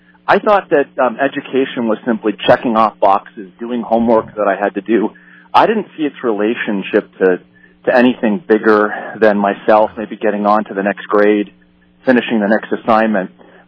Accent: New Hampshire, United States; And there I was raised Roman Catholic in New Hampshire, as many people.

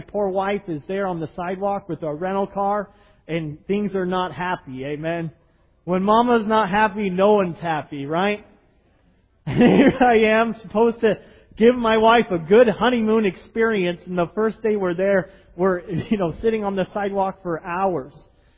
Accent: United States; You know, I'm an American. Why would I abandon my country, the things I value to go to somewhere foreign, to a people I don't know?

